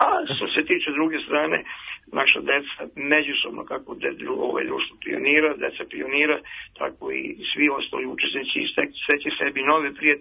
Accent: Zrenjanin, Vojvodina, Serbia; na Trgu Slobode, kod nas u Zrenjaninu.

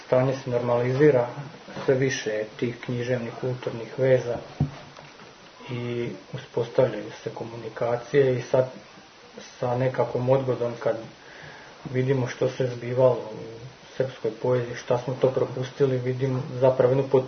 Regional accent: Vinkovci, Vukovar-Srijem County, Croatia; iako ja sam iz Vinkovaca i to je vrlo blizu granice, 15 km

